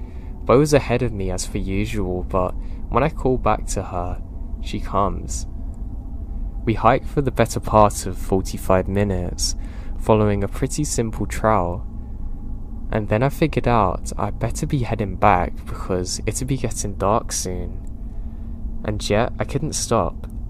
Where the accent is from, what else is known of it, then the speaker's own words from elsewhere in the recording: Ohio, United States; I grew up in Ohio in the 70s